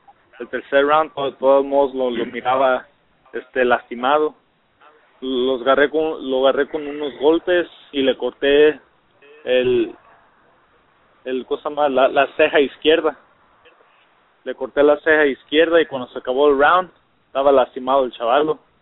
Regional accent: Mexico; Mi estilo es como cualquier mexicano, pelear bien agresivo

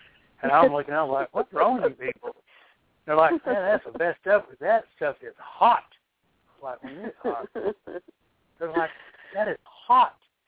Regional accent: New Mexico, United States; the thing that I loved about it was that I'm from New Mexico, and so green chili is like the king.

